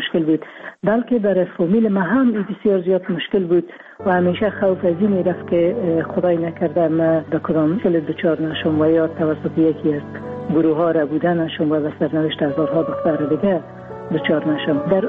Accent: Afghanistan

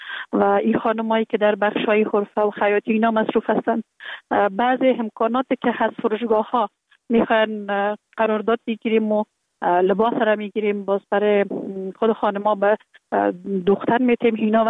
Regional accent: Kabul, Afghanistan; born there

